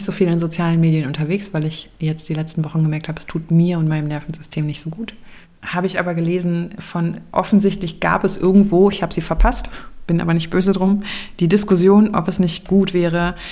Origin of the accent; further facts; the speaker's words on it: West Germany, Germany; ich bin im Westen groß geworden.